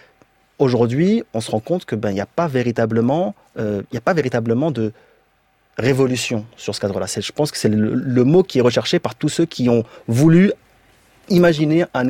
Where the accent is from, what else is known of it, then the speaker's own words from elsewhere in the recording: La Courneuve, Île-de-France, France; même si je suis natif de la Courneuve, du 93, etc.